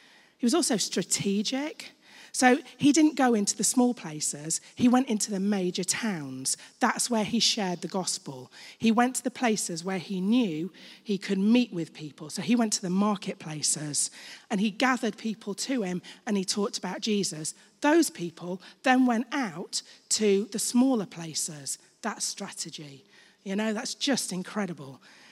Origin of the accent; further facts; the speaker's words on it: Chesterfield, East Midlands, United Kingdom; there was an earthquake in Chesterfield, my hometown, when I was about 18, so that's a long time ago.